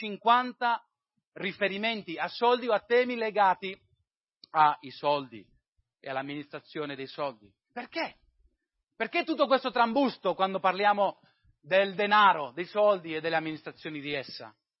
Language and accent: Italian; United States; È molto ironico, io vengo dall'America e sul biglietto americano cosa è scritto?